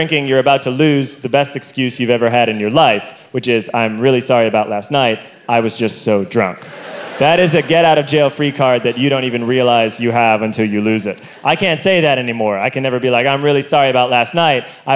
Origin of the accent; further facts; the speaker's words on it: Ireland; I'm Irish, I keep things very bottled up, and I don't drink.